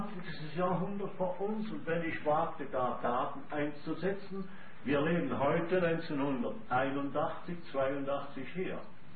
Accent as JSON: {"language": "German", "country": "Switzerland", "said": "Da war ich 10 Jahre alt, 1914. Hat man als Schweizer Knabe schon was verstanden"}